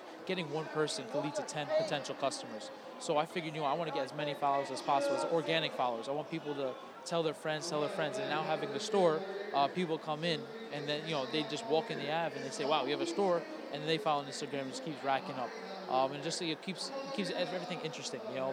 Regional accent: White Plains, New York, United States; I'm born and raised in White Plains. I went to school, Oklahoma State University, started selling out there casually, built a business, built a brand, gained.

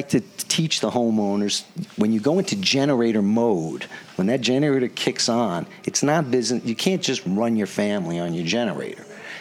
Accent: Bedford, New York, United States; I'm from Bedford, and for those of us north of 287, it's a jungle.

